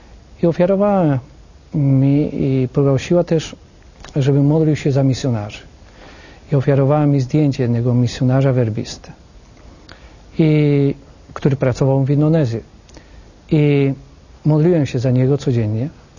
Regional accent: Zbąszynek, Lubusz Voivodeship, Poland; Ja urodziłem się rzeczywiście w Zbąszyniu, ale moja parafia rodzinna to jest Bąszynek na ziemi lubuskiej. Tam właśnie mieszkałem całe moje dzieciństwo i lata młodzieńcze. I w tym okresie też tam studiowałem.

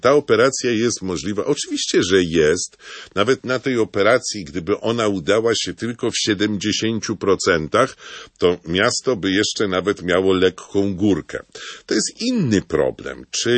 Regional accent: Warsaw, Masovian Voivodeship, Poland; Proszę mi wybaczyć, ja jestem warszawiakiem

